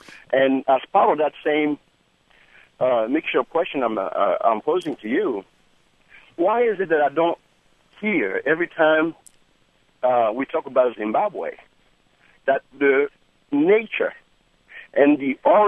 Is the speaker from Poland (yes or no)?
no; Côte d’Ivoire; now in Little Rock, United States; Oh, yes. I'm from the Ivory Coast originally.